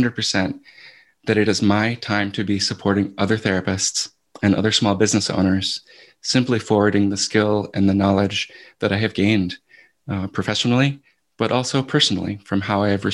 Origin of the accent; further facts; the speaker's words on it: Providence, Rhode Island, United States; I think of my teachers from high school in Providence. I grew up in Rhode Island